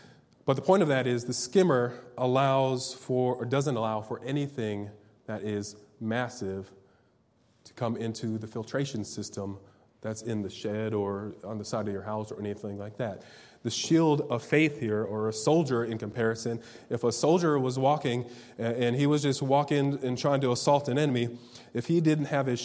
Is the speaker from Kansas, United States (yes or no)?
no; Minnesota, United States; I'm from Minnesota, so I know this.